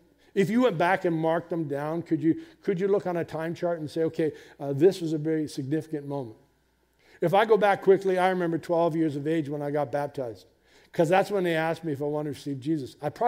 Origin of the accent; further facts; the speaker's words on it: Simcoe, Ontario, Canada; When I was 16 in my hometown of Simcoe